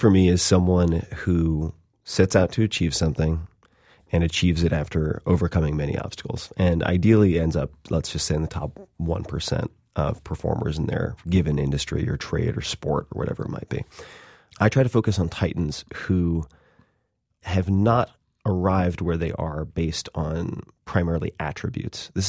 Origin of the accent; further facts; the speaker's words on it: Long Island, New York, United States; And I grew up on Long Island. How embarrassing is that?